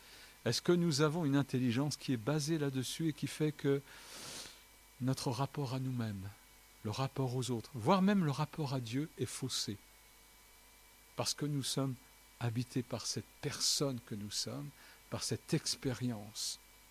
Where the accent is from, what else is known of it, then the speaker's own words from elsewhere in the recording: France; Je dis souvent je suis franco-vietnamien. Je suis un bon français.